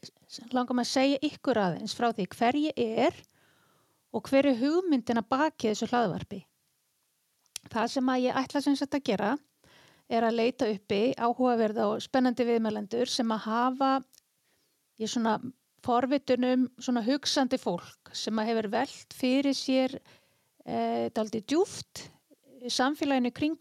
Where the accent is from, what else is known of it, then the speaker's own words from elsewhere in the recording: Akureyri, Northeastern Region, Iceland; also born or lived in elsewhere; ég rúmlega 50, ég fætt og uppalinn á Akureyri. Ég búsett þar núna og þetta hlaðvarp tekið þar upp. Ég samt ekki alltaf búið hér, ég var á flakki bæði við heim og landið og bjó annað staðar